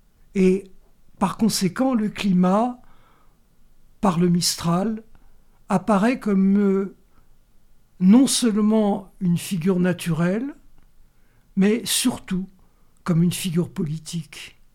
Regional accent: Paris, Île-de-France, France; moved away as an adult; now in Marseille, France; Je suis né à Paris. J'ai vécu à Paris jusqu'à une trentaine d'années. C'est à ce moment-là que je suis parti m'installer à Marseille.

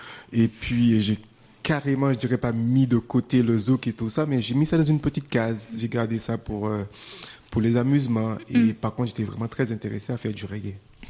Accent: Martinique; mais au départ, je viens de la Martinique et j'ai commencé à m'intéresser au reggae à l'âge de 12-13 ans.

